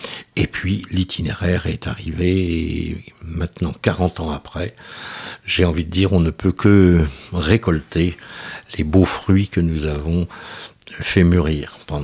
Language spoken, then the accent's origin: French; Nantes, Pays de la Loire, France; Alors il se trouve que je suis nantais, je m'excuse auprès des Angevins, je suis nantais et fier de l'être